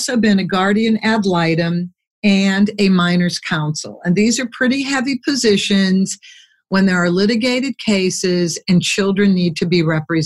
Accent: Pittsburgh, Pennsylvania, United States; Now, I'm from Pittsburgh. I may have mentioned that, but I always love talking to other Pittsburghers, and I constantly go back, like I am going back for Christmas this year.

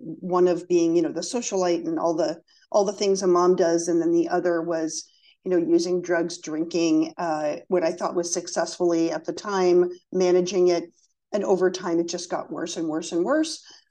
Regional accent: Beverly Hills, California, United States; moved away as an adult; now in New Orleans, United States; I grew up in Beverly Hills, California. And I live currently in New Orleans. I came here to go to Tulane.

